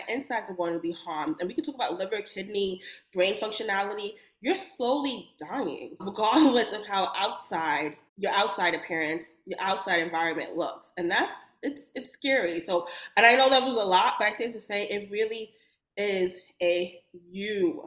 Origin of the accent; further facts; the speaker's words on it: New York City, New York, United States; So when my first attempt at sobriety happened in my hometown in New York.